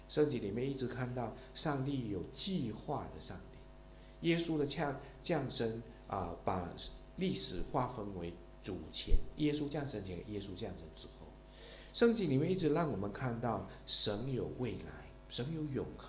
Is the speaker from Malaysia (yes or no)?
yes; East Malaysia, Malaysia; 我爸爸在马来西亚出生，我在马来西亚出生，所以我是第三代 移民之后的第三代。